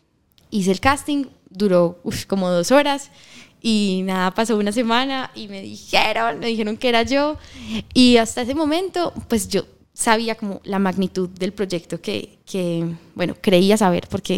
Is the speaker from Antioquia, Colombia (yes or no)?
yes; Medellín, Antioquia, Colombia; yo soy de Medellín.